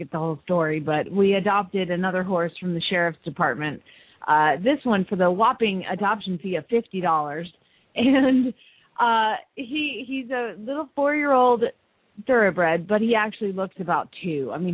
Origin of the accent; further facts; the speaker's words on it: Lexington, Kentucky, United States; from Lexington, Kentucky